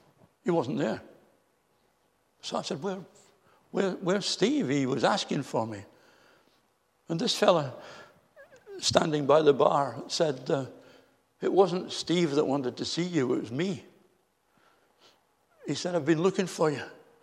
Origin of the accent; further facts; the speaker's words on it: Scotland, United Kingdom; when I was growing up in Scotland, it was so bad on a Sunday